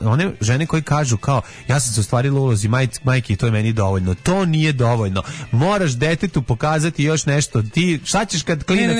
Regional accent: Serbia; A dobro, mislim, ja kao Srbin pravoslavac, domaćin, mislim, ne može žena da...

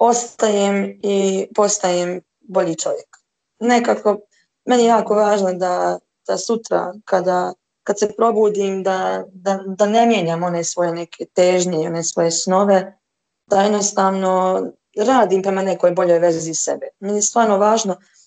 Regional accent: Serbia; born there; Jer rođena sam u Srbiji i meni je to, na momente mi čak nedostaje

